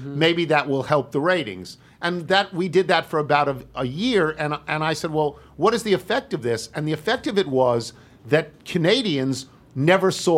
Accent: Long Island, New York, United States; Even though I say all the time, I'm from Long Island.

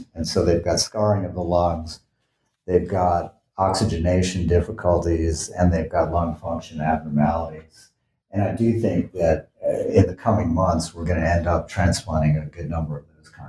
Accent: New Orleans, Louisiana, United States; So I grew up in New Orleans, Louisiana.

